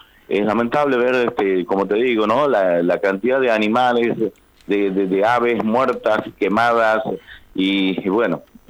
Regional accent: Orán, Salta, Argentina; nosotros somos departamento de Orán, sí, estamos justo acá en la frontera con Bermejo, Bolivia

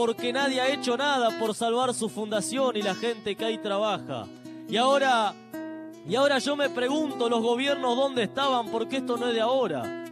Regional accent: Argentina; Perdón como argentino, me avergüenza y me da rabia

